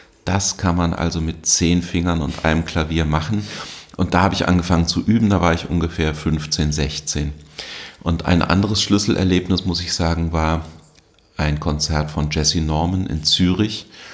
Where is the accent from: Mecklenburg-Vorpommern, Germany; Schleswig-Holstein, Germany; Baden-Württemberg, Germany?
Baden-Württemberg, Germany; Lörrach; ich bin ja in Lörrach an der Schweizer Grenze aufgewachsen, war in Basel im Knabenchor zweimal die Woche